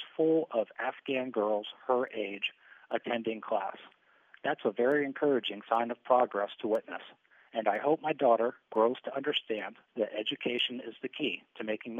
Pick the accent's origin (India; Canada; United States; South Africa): United States; Baltimore, Maryland; I was born and raised near Baltimore, Maryland.